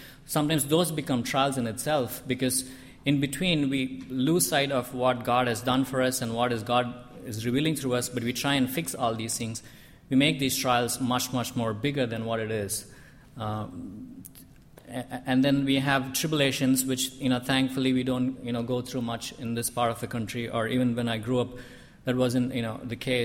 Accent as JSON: {"language": "English", "country": "India", "tie": "born or raised there", "said": "When I grew up in India, like, for the longest time, like, up until when I was in college"}